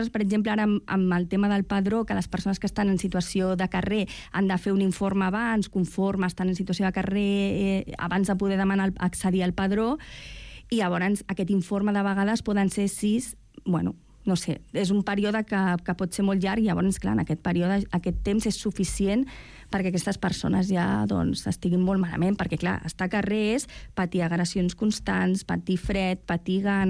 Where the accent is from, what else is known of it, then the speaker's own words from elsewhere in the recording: Barcelona, Catalonia, Spain; com a catalans i barcelonins